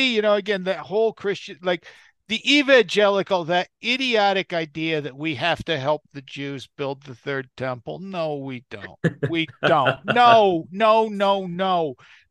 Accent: United States; I'm an American, you know, I'm predominant, like I'm an American.

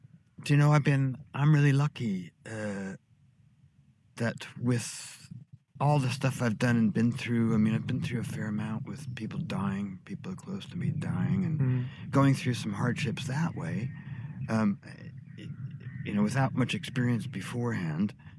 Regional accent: California, United States; also born or lived in Texas; We moved from Texas, went to California, spent most of my life in California, back in Texas for my sort of late adolescence and early teen.

